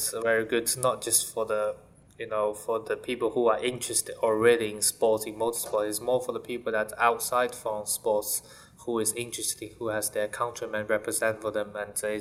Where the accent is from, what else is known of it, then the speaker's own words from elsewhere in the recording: Shanghai, China; I'm from Shanghai, growing up from Shanghai. So that's kind of like a home circuit. It's not just home because of the country, but also the city is my home.